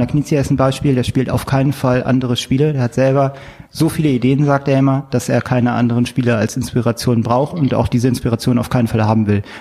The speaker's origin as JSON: {"language": "German", "region": "Northern Germany", "country": "Germany", "said": "Ich komme zwar aus Norddeutschland, aber ich bin kein Nautiker und nie zu See gefahren."}